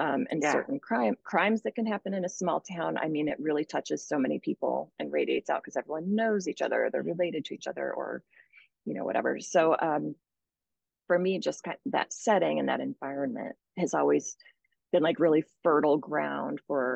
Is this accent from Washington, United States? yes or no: no; Missouri, United States; also born or lived in Midwest; I grew up in the Midwest and the Ozarks, and I moved down to a very isolated part of rural Missouri, Ozark County, down by the Arkansas border when I was young.